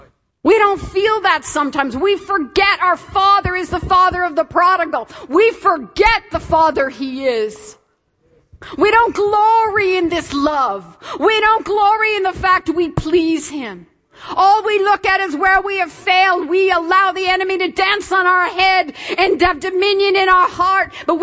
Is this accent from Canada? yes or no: yes; Toronto, Ontario, Canada; I remember when I was 13, growing up in Toronto. That's the largest city in Canada.